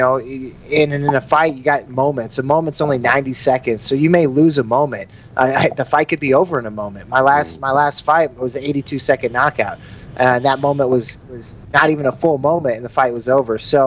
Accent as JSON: {"language": "English", "region": "Illinois", "country": "United States", "tie": "born or raised there", "lives_now": "Colorado, United States", "said": "I used to more so when I grew up in Illinois and more in the country to go hit the small ponds and bass fish"}